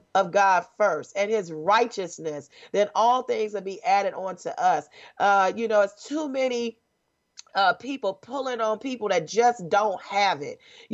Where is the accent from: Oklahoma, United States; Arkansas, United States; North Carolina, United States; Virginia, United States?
Virginia, United States; Richmond; You guys are doing way better than us in the D-Town, my hometown, Richmond, Virginia.